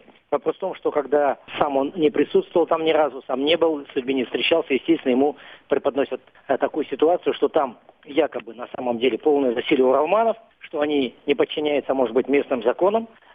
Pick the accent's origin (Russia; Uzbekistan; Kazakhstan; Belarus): Kazakhstan; Вот мы, казахи, 50, 60, 70 миллионов мы точно потеряли.